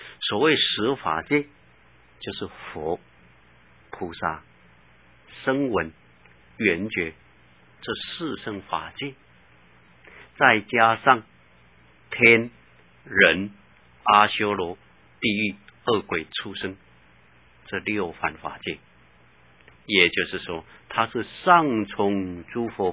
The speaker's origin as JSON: {"language": "Chinese", "country": "China", "said": "那么他传到我们中国来了，我们中国人依照他的方法来实行来做"}